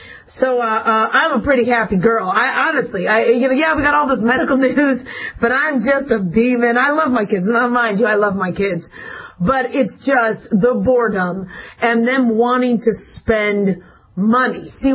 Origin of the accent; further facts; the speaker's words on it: Phoenix, Arizona, United States; also born or lived in Los Angeles; even though I was born in L.A., I grew up in Phoenix. We fried eggs on the sidewalk.